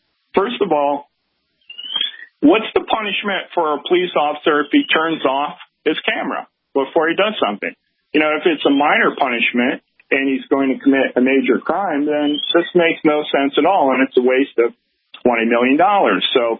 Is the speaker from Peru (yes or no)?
no; Puntarenas, Costa Rica; Well, the tourist area just happens to be my hometown.